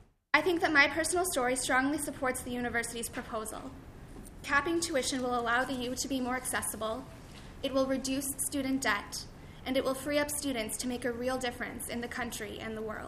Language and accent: English; Hermantown, Minnesota, United States; I grew up in Hermantown, Minnesota, which is a small town of about 8,000 people just outside of Duluth.